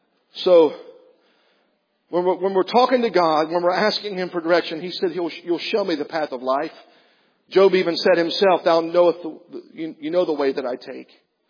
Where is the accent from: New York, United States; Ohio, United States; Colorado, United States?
Ohio, United States; I guess I am from Southern Ohio.